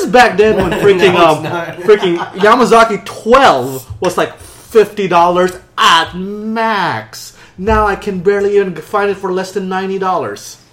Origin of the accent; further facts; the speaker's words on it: Philippines; I'm Asian. I'm Filipino, so a lot of like.